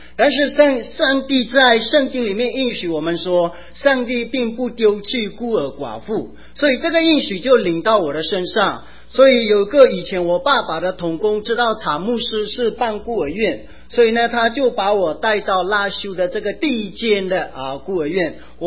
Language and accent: Chinese; Myanmar; 那我是来自一个基督徒的家庭